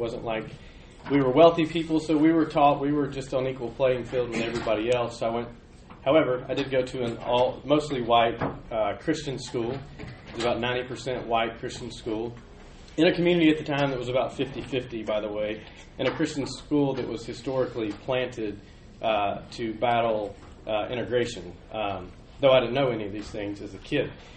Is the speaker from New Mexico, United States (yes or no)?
no; Montgomery, Alabama, United States; I grew up in the Deep South in Montgomery, Alabama